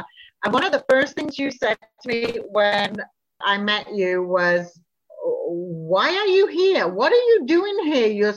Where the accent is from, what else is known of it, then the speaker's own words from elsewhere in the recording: England, United Kingdom; now in Prince Edward Island, Canada; Now, I'm not from PEI. I'm from England originally.